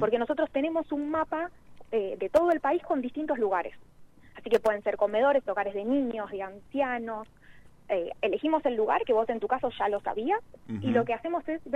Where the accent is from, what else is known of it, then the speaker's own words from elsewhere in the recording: Lanús, Buenos Aires Province, Argentina; soy de Lanús, así que no estoy tan lejos.